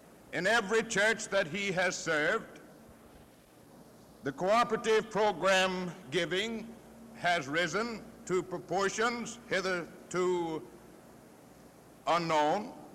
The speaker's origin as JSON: {"language": "English", "region": "South Carolina", "country": "United States", "said": "from South Carolina."}